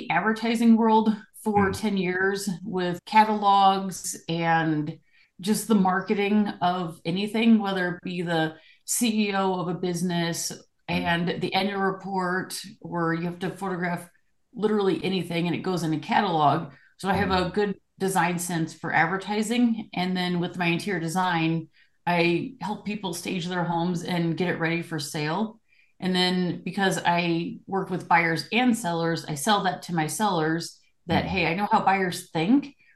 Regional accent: St. Louis, Missouri, United States; now in Colorado Springs, United States; third generation, and now I'm in Colorado Springs, but originally I'm from St. Louis.

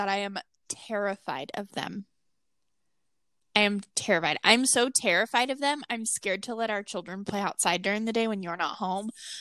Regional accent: Alaska, United States; I'd say look like a fish, but that's because I'm from Alaska and fish are beautiful.

